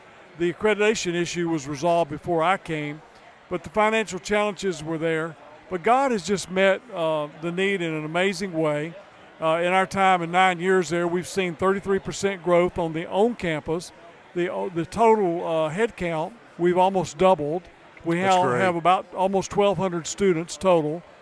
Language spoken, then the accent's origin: English; Austell, Georgia, United States; I'm a Georgia boy. I grew up in Austell, Georgia, near Six Flags, played football at South Cobb High School. So Georgia is just my home.